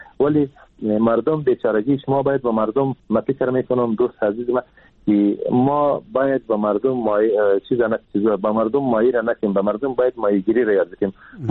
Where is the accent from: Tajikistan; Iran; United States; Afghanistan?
Afghanistan; ما هم از افغانستان هستم